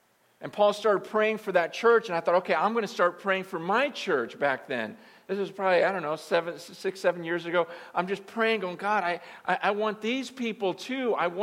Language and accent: English; Carpinteria, California, United States; now in Bay Area, United States; moved here to the Bay Area a few months ago, I was from Southern California over by Reality Carpinteria, and just weren't enough Chinese people down there.